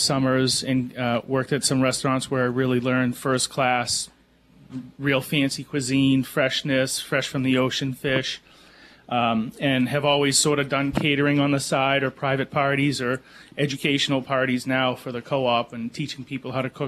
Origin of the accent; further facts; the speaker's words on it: Manchester, New Hampshire, United States; I grew up on Second Street in Manchester